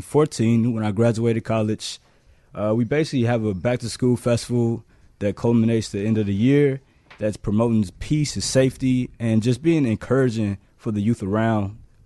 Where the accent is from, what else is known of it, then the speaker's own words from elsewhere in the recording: Chicago, Illinois, United States; From south side of Chicago, effectively known as the Low End, around Bronzeville area.